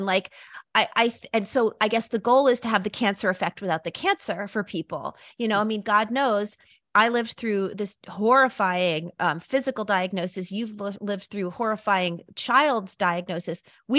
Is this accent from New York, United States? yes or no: yes; New York, United States; I feel like as a New Yorker